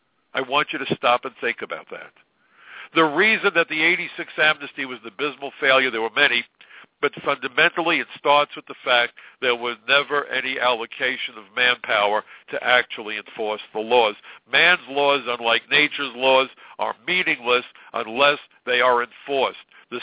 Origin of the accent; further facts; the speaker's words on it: New York, United States; As a New Yorker, the ashes landed on my neighborhood, landed on me, landed on my home